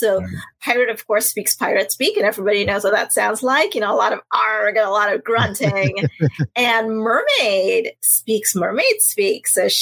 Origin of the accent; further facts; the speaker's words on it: Trinidad & Tobago; And where I grew up in Trinidad and Tobago, I think a lot of people probably know the story of Treasure Island